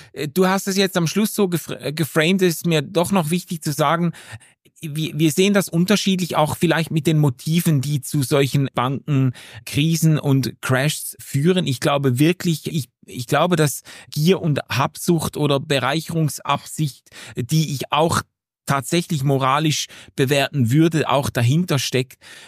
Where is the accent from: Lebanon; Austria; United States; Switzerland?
Switzerland; von dem wir zumindest als Schweizer jetzt ganz sicher alle massiv profitieren.